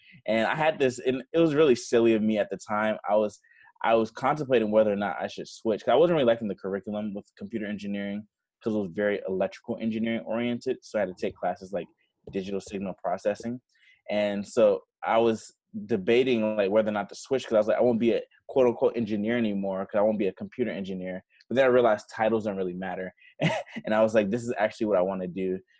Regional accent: Decatur, Georgia, United States; also born or lived in Atlanta; Yeah, so I'm originally from Atlanta. I grew up with Decatur specifically. So I grew up there, went to school, like elementary, middle, and high school there.

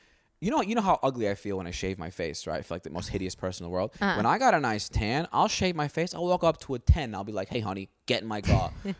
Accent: Staten Island, New York, United States; Growing up on Staten Island, you know, you got to realize something.

